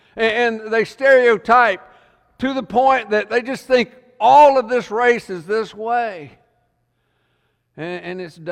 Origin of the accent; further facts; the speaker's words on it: the South, United States; I grew up in the South.